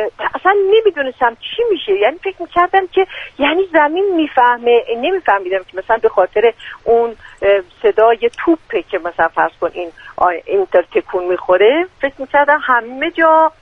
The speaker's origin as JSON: {"language": "Persian", "town": "Shiraz", "region": "Fars", "country": "Iran", "tie": "born or raised there", "also_born_or_lived": "Abadan", "said": "اصالتاً شیرازیم."}